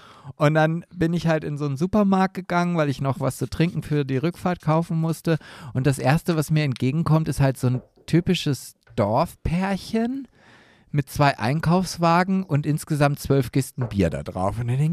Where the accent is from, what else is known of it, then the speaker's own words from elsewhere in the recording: Oldenburg, Lower Saxony, Germany; Und dann das Emsland ist halt gerade so als Oldenburger nicht unbedingt die Lieblingsregion